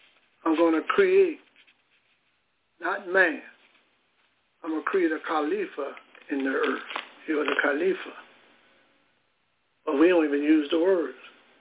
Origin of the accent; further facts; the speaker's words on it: United States; we created our own culture, and we're American, whether we like it or not.